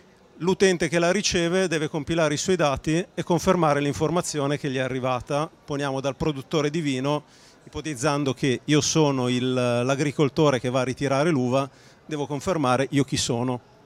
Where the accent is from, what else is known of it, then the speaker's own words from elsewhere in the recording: Switzerland; vengo dalla Svizzera.